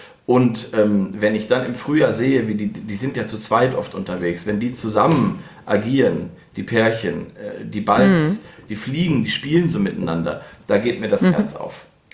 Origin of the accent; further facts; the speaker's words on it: Northwest Germany, Germany; Früher, weil ich komme ja aus dem Nordwesten.